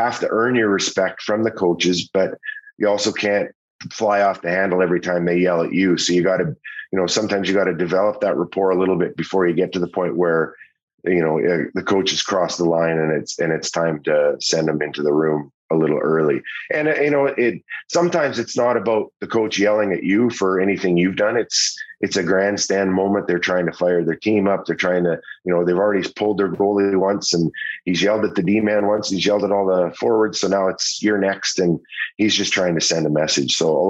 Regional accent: Saskatoon, Saskatchewan, Canada; Todd McClellan, whom and I grew up together in Saskatoon.

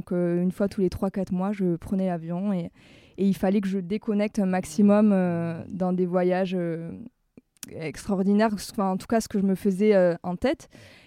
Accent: Toulouse, Occitanie, France; now in Paris, France; que je viens de Toulouse, et que ça fait 10 ans que j'habite à Paris

